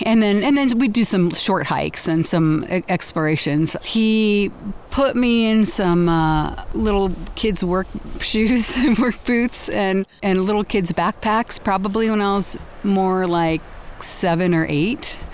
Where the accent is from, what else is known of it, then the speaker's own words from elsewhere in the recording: Redondo Beach, California, United States; So I was born and raised in the South Bay area, in mainly the city of Redondo Beach is where I grew up. But I grew up at the beach, which was actually a kind of a nice little town